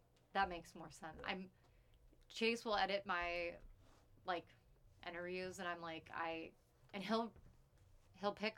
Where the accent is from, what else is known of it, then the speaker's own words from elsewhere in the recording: Arizona, United States; I was raised in Arizona.